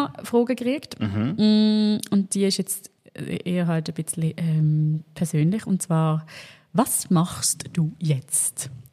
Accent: Basel, Basel-Stadt, Switzerland; Es gibt ein Projekt, das ist in meiner Heimatstadt in Basel.

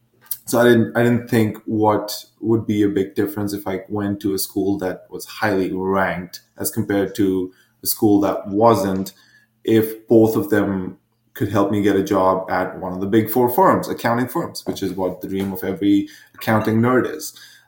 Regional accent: India; And I've never heard that, you know, growing up in India.

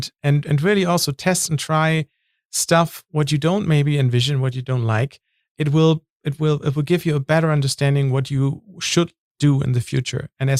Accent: North Sea coast, Germany; I'm from the North Sea in Germany

